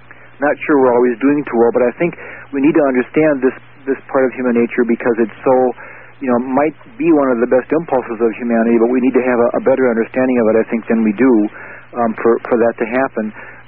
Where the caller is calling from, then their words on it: North Dakota, United States; I'm calling you from North Dakota.